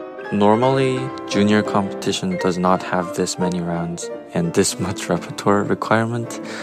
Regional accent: South Korea; English is a second language; and I'm from South Korea. I'm 15 years old.

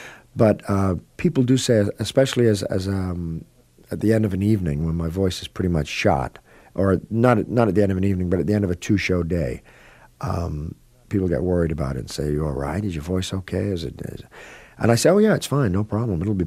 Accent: England, United Kingdom; That just comes, I think, from possibly being born and raised in England, perhaps, or I just do tend to enunciate.

